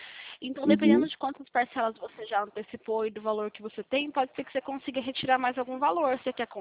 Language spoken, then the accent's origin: Portuguese; Presidente Prudente, São Paulo, Brazil; Eu sou aqui do interior de São Paulo, falo de Presidente Prudente.